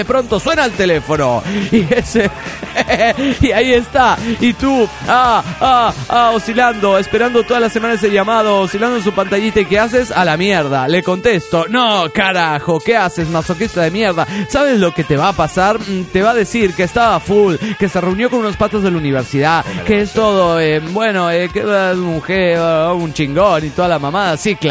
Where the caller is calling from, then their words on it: Juliaca, Puno, Peru; de Juliaca, Perú.